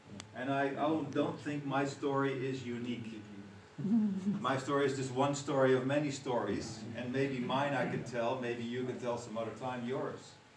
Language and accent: English; Amsterdam, North Holland, Netherlands; you know that I'm from Amsterdam, so I can, and I grew up in Holland, I can understand German well enough to get in trouble.